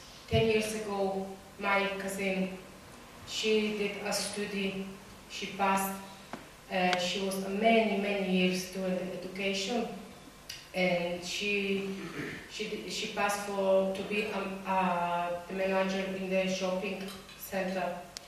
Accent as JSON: {"language": "English", "country": "Poland", "second_language": "English", "moved": "yes", "lives_now": "Glasgow, United Kingdom", "said": "I am Roma from Poland. I arrived in Scotland in 2005. I'm living in Clyfont in Glasgow"}